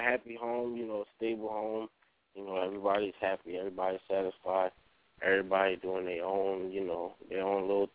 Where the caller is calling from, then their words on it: South Carolina, United States; I'm calling from South Carolina.